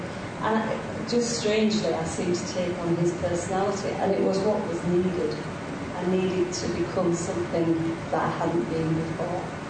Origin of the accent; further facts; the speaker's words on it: Penrith, North West England, United Kingdom; I was brought up in Penrith, and at the time that the accident happened, we lived in Carlisle, but I kept going to the Methodist Church whenever I was at my mother's